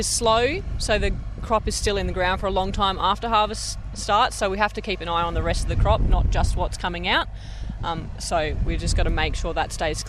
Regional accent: Moriarty, New Mexico, United States; I'm a farmer from Moriarty.

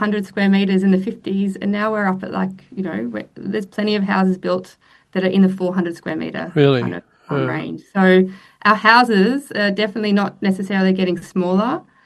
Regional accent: Melbourne, Victoria, Australia; I'm from Melbourne

